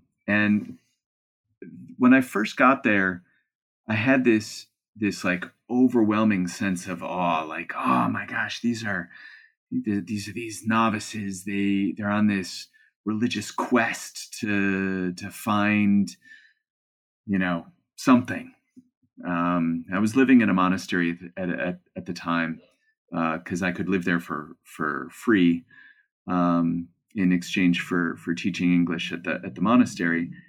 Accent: Cleveland, Ohio, United States; again, I'm a kid from Cleveland and was just kind of shocked by all the things that were going on there.

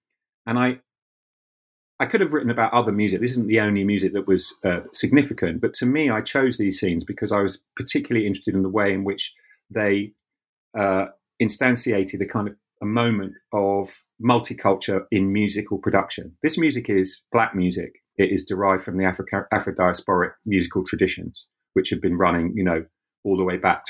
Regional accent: London, United Kingdom; white middle-class people growing up in London also were given access to this space

